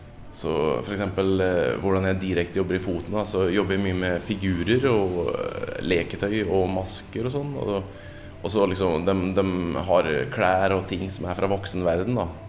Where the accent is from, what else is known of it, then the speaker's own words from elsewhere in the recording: Norway; also born or lived in Sweden / Denmark / Finland; now in Rome, Italy; och så är jag från Norge, men jag är född i Sverige. Men jag bodde i hela Skandinavien och så i Danmark. Ja, Finland också.